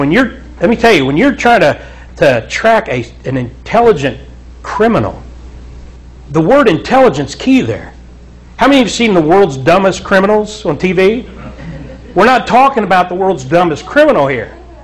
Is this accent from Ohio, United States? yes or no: yes; Portsmouth, Ohio, United States; This was a statement from an article in my hometown paper where I grew up, the Portsmouth Times, a writer named Nikki Blankenship.